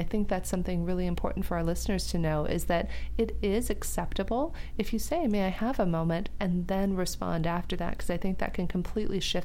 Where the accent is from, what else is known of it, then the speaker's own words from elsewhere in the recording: Arizona, United States; I grew up in Arizona, but my long-term plan had always been for me to land in California